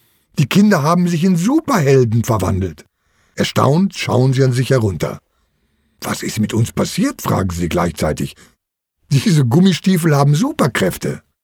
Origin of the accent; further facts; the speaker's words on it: Lower Saxony, Germany; Ich bin hier auf dem Hof in Niedersachsen aufgewachsen.